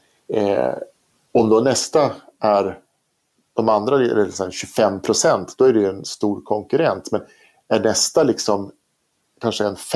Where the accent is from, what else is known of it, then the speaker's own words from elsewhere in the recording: Sweden; Och i Sverige då, eftersom vi är svenskar